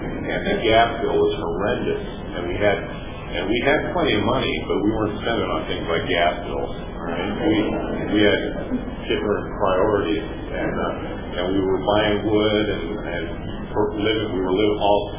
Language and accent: English; Ohio, United States; I grew up in Yemen, Ohio, in tornado country.